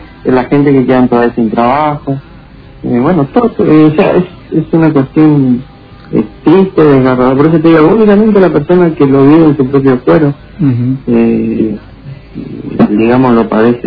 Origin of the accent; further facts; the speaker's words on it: Argentina; lo que nos pasa como argentinos, te digo, no.